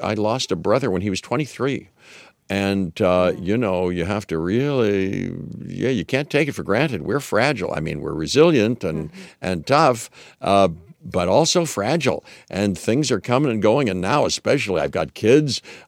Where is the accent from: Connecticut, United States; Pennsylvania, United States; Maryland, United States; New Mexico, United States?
Pennsylvania, United States; Pittsburgh; and I grew up in Pittsburgh, and, you know, it can be tough.